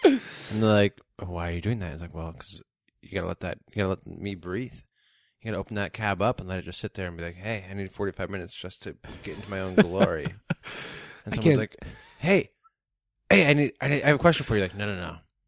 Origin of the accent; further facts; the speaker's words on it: Canada; As a Canadian, I should go find those.